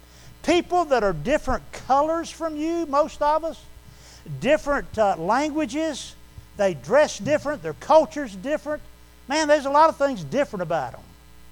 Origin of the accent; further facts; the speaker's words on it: Bronx, New York, United States; I said, no, I was kidding you. I'm from the Bronx, New York.